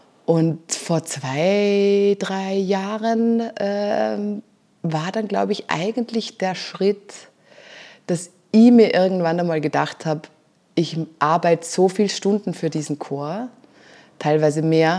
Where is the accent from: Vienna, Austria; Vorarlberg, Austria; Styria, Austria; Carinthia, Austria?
Vorarlberg, Austria; Ich bin in Vorarlberg groß geworden.